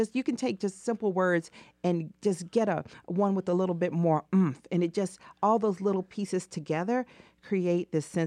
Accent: Atlanta, Georgia, United States; I tell people I'm from Atlanta, and they have all these, like, they think they know what type of shoes I wear.

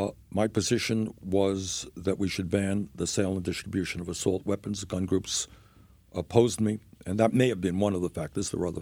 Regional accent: Vermont, United States; as you know, I'm from Vermont, which is a neighbor of New Hampshire.

